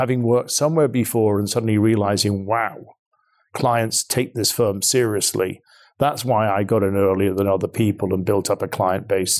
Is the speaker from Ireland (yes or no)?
yes; Ireland; moved away; So we were in this strong Irish community. And even though we'd moved from Ireland, we still did our Gaelic lessons. We did our Irish dancing lessons, the music, the whole thing that goes with Irish culture.